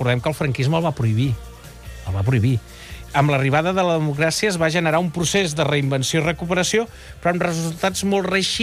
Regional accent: Barcelona, Catalonia, Spain; jo recordo que en el meu barri en dèiem el dia de la truita. El Guinardó en dèiem el dia de la truita.

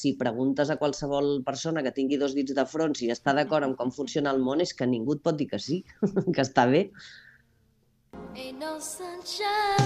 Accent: Catalonia, Spain; com a bona catalana

